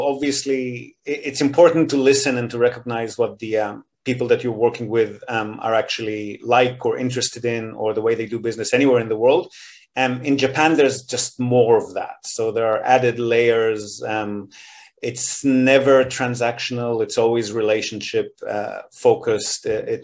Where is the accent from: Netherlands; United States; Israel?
Israel; moved away as an adult; also born or lived in Australia; So I'm born and bred in Israel and moved to Australia, where I've lived for about a decade in my late 20s, and sort of married into Japan